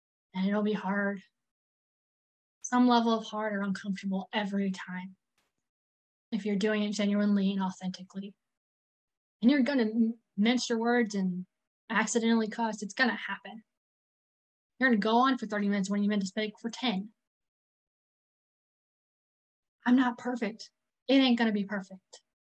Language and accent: English; the South, United States; I mean, I'm from the South. We don't air our dirty laundry on the front porch kind of mentality.